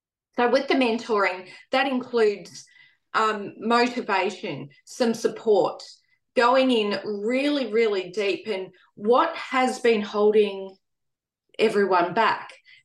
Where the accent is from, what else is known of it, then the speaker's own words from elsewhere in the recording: Australia; born there; I'm in Australia at the moment. I'm Australian born, but we quite often travel for various work purposes.